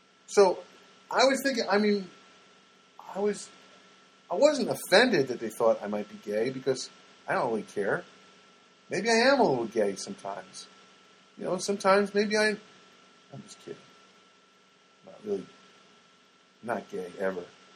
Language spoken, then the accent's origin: English; New Jersey, United States; So I grew up in Jersey, man.